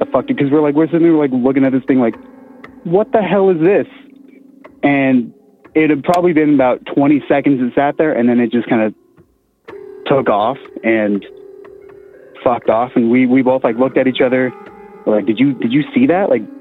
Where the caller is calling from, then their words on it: Colorado, United States; from Colorado.